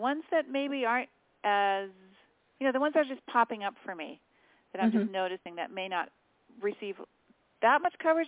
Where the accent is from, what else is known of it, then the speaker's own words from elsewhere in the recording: Fairfax County, Virginia, United States; I'm from Fairfax County.